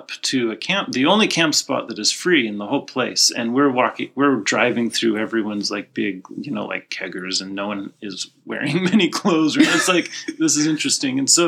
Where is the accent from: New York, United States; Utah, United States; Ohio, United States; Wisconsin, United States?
Utah, United States; I'm not from California. Yeah, wife is. I'm from Utah.